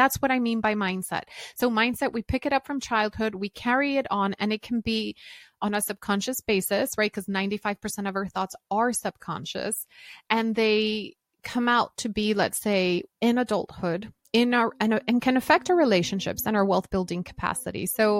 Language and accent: English; United States; now in United Kingdom; since I'm an American living in the UK, I'm a dual citizen, and my situation is so complex